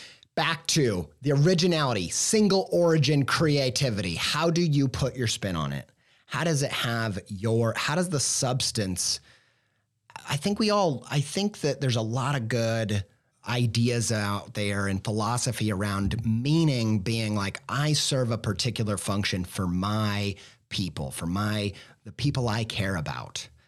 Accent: Midwest, United States; I come from the Midwest.

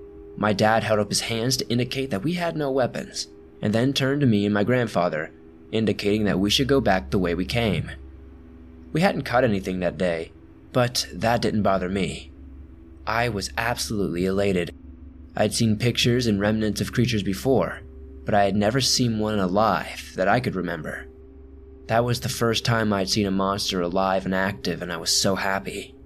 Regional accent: Oklahoma, United States; also born or lived in Washington; When my parents divorced, I was just about 5 years old, and my mother got full custody of me, so I grew up in Oklahoma with her mainly.

